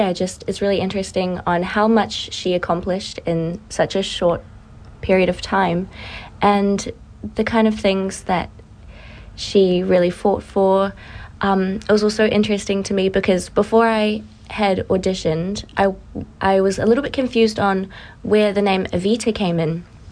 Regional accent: Rotorua, Bay of Plenty, New Zealand; So I come from Rotorua

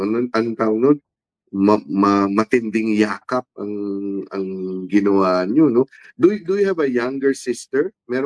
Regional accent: Zamboanga, Zamboanga Peninsula, Philippines; Kasi ako, I'm from Zamboanga, no? I'm part Muslim.

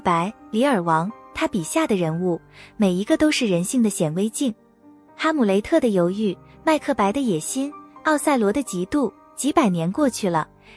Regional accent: New Zealand; 其实我们新西兰人对这个日子感触特别深

